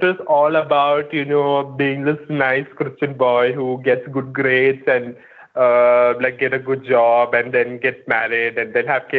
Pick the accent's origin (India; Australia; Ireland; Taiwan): India; Kerala; accent: Malayali; English is a second language; And then I come to Bangalore and then I still have the Malayali accent